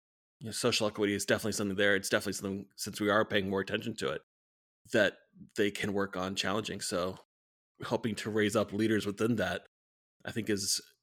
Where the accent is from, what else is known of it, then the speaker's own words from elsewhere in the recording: Tallahassee, Florida, United States; I'm very tempted to talk to you about Thomasville because I'm from Tallahassee, so right down the road from you.